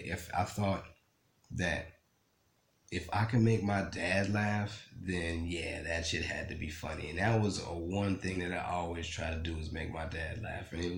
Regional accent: New Orleans, Louisiana, United States; moved away as an adult; now in Los Angeles, United States; I've been in New Orleans. I've grown up, born and raised in New Orleans. I've been in there 34 years, okay? And my situation now, to say that I'm where I'm at now, I am in Los Angeles, okay?

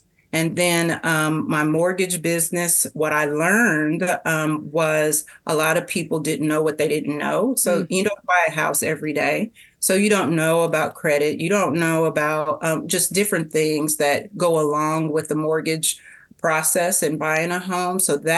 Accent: Kansas City, United States; So just like you said, born and raised in Kansas City, and this is what I would definitely call home.

